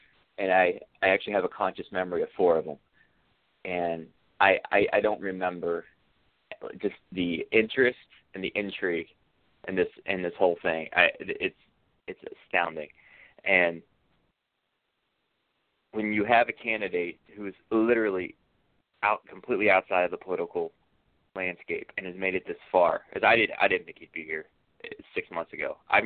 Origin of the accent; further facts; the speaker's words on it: Ohio, United States; I'm from Ohio, so I voted here.